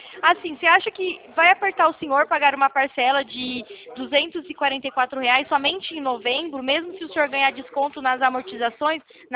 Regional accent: São Paulo, Brazil; Eu sou de São Paulo.

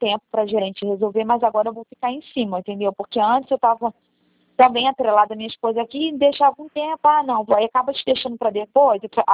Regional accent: Rio de Janeiro, Brazil; Eu sou do Rio.

